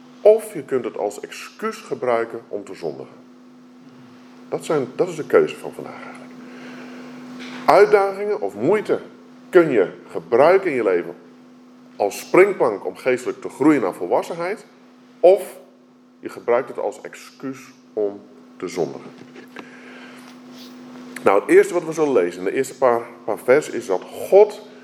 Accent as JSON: {"language": "Dutch", "region": "Friesland", "country": "Netherlands", "said": "Ja, ik ben een Fries."}